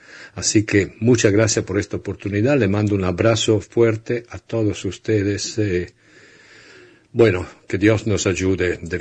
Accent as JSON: {"language": "Spanish", "country": "Italy", "second_language": "Spanish", "said": "Yo como italiano soy un referente, soy un director de un diario"}